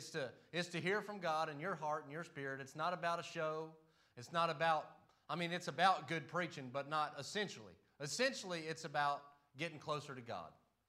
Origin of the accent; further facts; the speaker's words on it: Florida, United States; now in North Carolina, United States; As I'm from Florida, for many of you don't know, me and my dad's right there, and so I grew up in Florida my whole life, and I just only been a North Carolinian for about 2 years now.